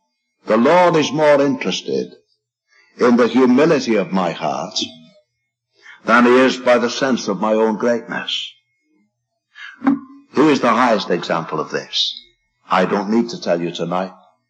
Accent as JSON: {"language": "English", "town": "Liverpool", "region": "North West England", "country": "United Kingdom", "tie": "born or raised there", "said": "I know an assembly in my hometown of Liverpool"}